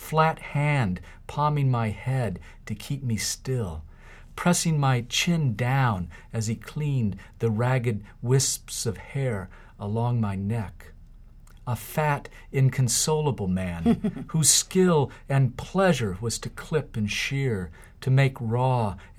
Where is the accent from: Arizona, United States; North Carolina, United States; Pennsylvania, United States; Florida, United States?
Arizona, United States; Phoenix; I grew up in Phoenix, Arizona, and in a household where there weren't many books, hardly any books at all, but reading was encouraged.